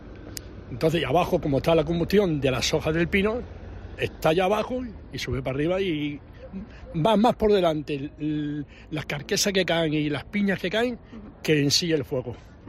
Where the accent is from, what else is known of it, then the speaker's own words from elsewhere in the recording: Mesegal, Extremadura, Spain; De Mesegal.